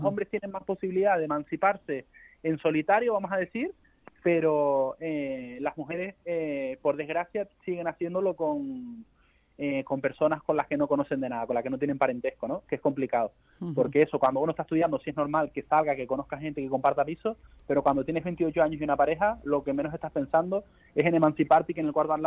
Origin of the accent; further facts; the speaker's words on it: San Cristóbal de La Laguna, Canary Islands, Spain; now in Madrid, Spain; Yo soy de Tenerife, de La Laguna. Pero estoy en Madrid.